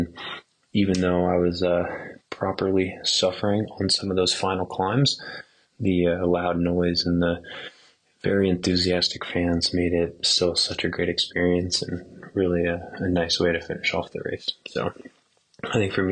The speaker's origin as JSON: {"language": "English", "region": "California", "country": "United States", "said": "I am from Marin County, California."}